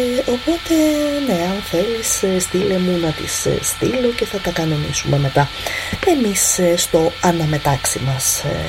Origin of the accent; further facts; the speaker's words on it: Athens, Attica, Greece; now in Thessaloniki, Greece; Στη Θεσσαλονίκη μένω γιατί αυτό πρέπει να κάνω. Είμαι μία Θεσσαλονικιά από την Αθήνα, πάρ' το κάπως έτσι.